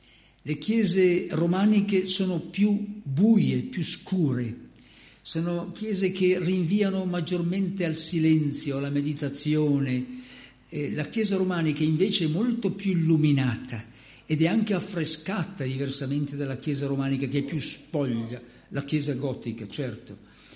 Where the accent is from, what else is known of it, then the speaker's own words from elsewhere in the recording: Milan, Lombardy, Italy; Noi milanesi conserviamo, permettetemi, io vengo da Milano e quindi mi è venuto spontaneo, a Milano ci sono ancora dei fossili greci nella liturgia.